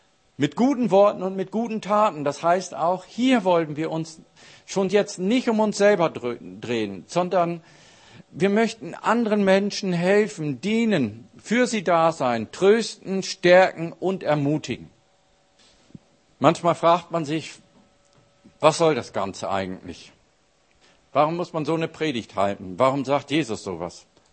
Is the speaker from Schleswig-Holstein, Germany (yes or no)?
no; Lower Saxony, Germany; In Norddeutschland, da wo ich herkomme aus Ostfriesland, da gibt es einen Spruch